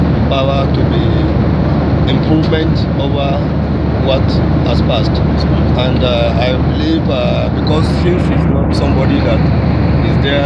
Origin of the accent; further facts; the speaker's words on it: Nasarawa, Nigeria; now in Lagos, Nigeria; No, I'm from Nasarawa State.